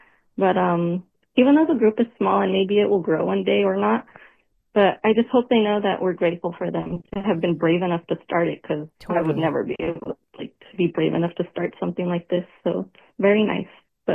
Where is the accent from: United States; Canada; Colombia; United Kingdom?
United States; California; I'm from Spala, California. It's a very small town here, so we have to drive about 45 minutes out for like the nearest shopping center.